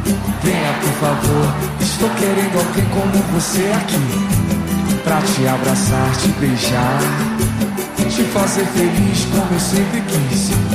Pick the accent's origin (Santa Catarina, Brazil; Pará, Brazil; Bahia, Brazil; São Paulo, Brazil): Pará, Brazil; born there; now in Manaus, Brazil; Vem representar o nosso Pará. Eu que nasci lá, mas já moro em Manaus há muito tempo.